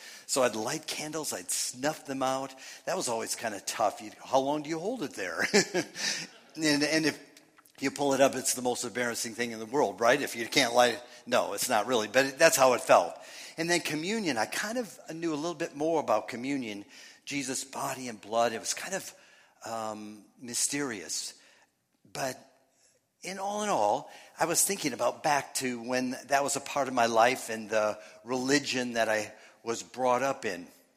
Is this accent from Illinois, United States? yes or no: no; Minnesota, United States; I mean, I was from Minnesota. My wife's from Nebraska. We met in Iowa, and that's about the only thing I like about Iowa.